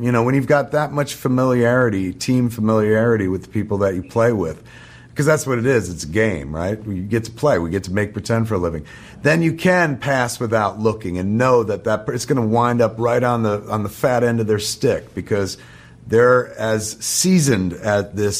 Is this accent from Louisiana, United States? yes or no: no; New Jersey, United States; Whenever I tell people I'm from New Jersey my whole career, people are like, oh, New Jersey, well.